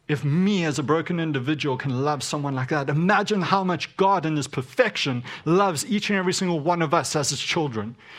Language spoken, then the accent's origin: English; South Africa; I grew up in South Africa, so for me, it brings up an image of a wooden spoon.